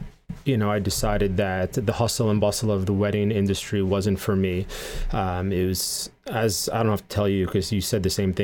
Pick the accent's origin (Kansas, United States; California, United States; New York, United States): New York, United States; now in Pennsylvania, United States; Right now based outside of Philadelphia. I'm out of New York, but I grew up here in New York.